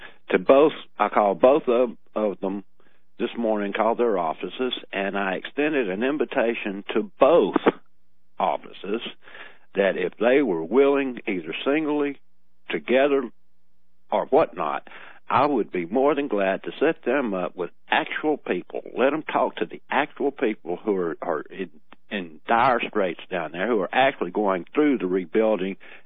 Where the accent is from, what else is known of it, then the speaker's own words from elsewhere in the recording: Mississippi, United States; I told him I was from Mississippi, so I said, look, I'm a liberal from Mississippi.